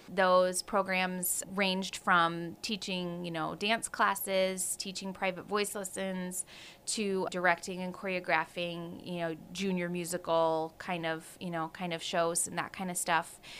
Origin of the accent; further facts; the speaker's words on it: Knoxville, Tennessee, United States; I grew up in Knoxville and I graduated from Knoxville High School in 1999.